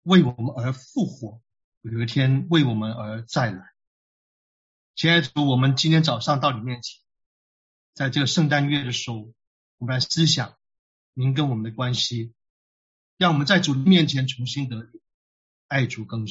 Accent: northern China, China; 你知道我们是北方人啊

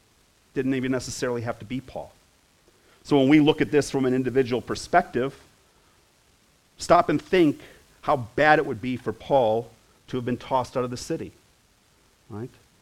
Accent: United States; I am an American. I've been raised in America. America is highly individualistic.

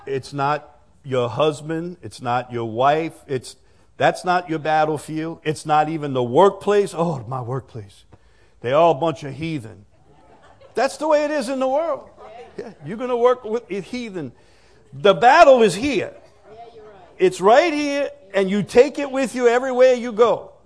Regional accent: Chalmette, Louisiana, United States; Years ago, when I grew up in Chalmette, not far from the Chalmette battlefield, so we would ride our bikes over there, me and my buddies.

